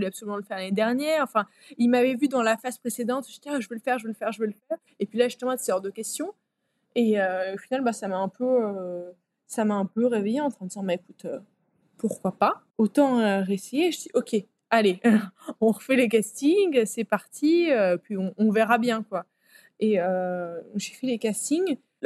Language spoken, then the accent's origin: French; Italy; French is a second language; je rentre chez moi en Italie